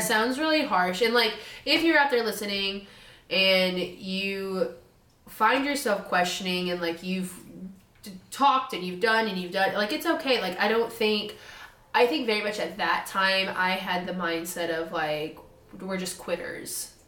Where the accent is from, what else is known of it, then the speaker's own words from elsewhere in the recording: the South, United States; maybe this is just because we're from the South, it's conditioned of like, well, let's work it out.